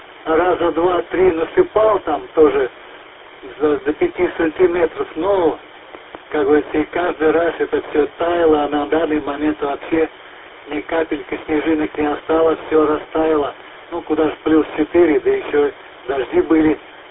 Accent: Perm, Perm Krai, Russia; moved away; also born or lived in Central Asia; в 54-м году отвезли оттуда. Уехали мы в Среднюю Азию. Поэтому город Пермь как мой родной город.

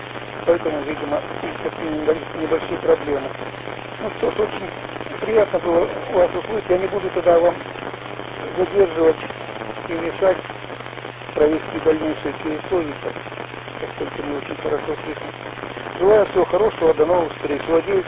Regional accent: Irkutsk Oblast, Russia; now in Poland; Я сам сибиряк из Иркутской области родом, поэтому плохо переношу жару. Но живу уже 40 лет в Польше даже.

